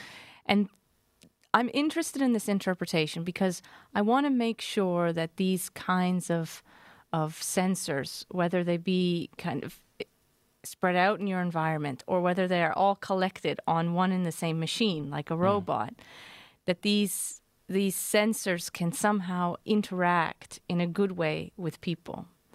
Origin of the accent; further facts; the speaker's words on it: Canada; I am not from Örebro, no. I am from Canada, but I do speak Swedish.